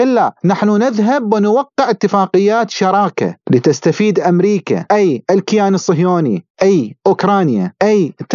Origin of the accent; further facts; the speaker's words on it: Iraq; حتم علينا اليوم كعراقيين احنا لا سيما مثلا